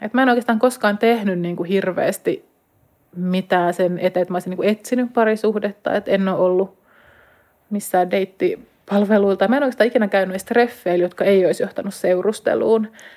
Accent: Espoo, Uusimaa, Finland; Mä oon siis Espoosta kotoisin

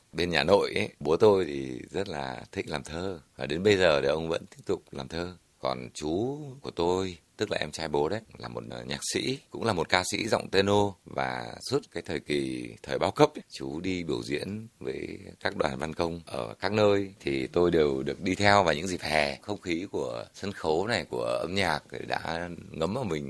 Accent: Phú Thọ, Vietnam; Tôi sinh ra ở Phú Thọ, là một cái thị xã trung du, và hình như là đây là một cái thị xã mà ít biến đổi nhất mà tôi nhìn thấy. Trong vòng mấy chục năm nay thì thị xã vẫn cứ đẹp như vậy, vẫn rất là nhiều ngôi nhà cổ, rất nhiều cây xanh

